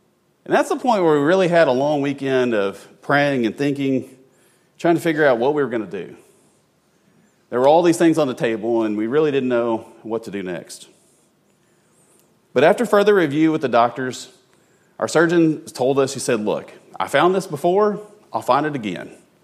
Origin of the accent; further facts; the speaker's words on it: Kentucky, United States; Now, you know, Laura and I are from Kentucky, and growing up in Kentucky, I had great-grandparents that owned farms.